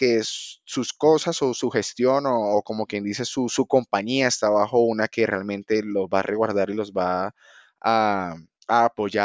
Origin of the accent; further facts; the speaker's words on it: Maracaibo, Zulia, Venezuela; now in Bogotá, Colombia; Bogotá es como 8 veces o 7 veces Maracaibo, que es de donde yo vengo y donde nací.